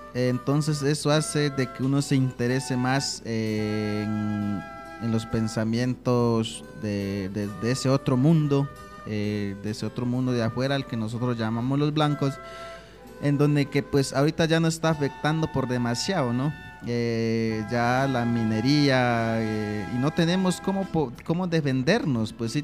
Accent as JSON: {"language": "Spanish", "region": "Amazonas", "country": "Colombia", "first_language": "Bue", "said": "Yo soy indígena Murui del Amazonas, sobre la ribera del río Caraparaná, donde que habitan los Murui que hablamos el Bue."}